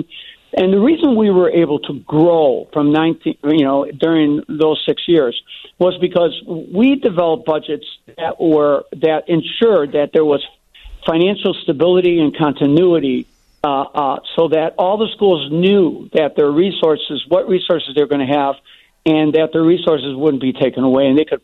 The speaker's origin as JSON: {"language": "English", "town": "Chicago", "region": "Illinois", "country": "United States", "tie": "born or raised there", "said": "I grew up in the Roseland-Pullman area."}